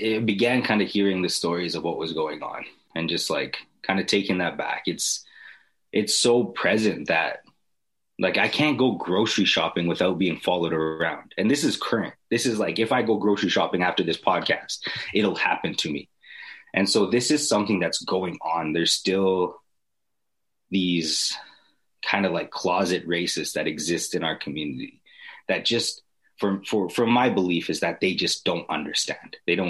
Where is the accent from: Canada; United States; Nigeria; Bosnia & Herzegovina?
Canada; Edmonton, Alberta; I grew up in the North Side Edmonton. So I grew up with a lot of people of color